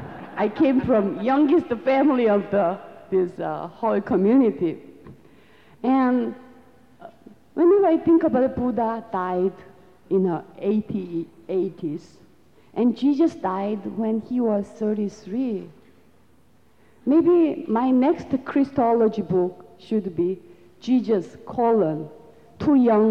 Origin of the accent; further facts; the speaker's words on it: South Korea; first language Korean; English is a second language; It's almost like I'm using English right now in order to express, in order to communicate with you. But my mother tongue is Korean.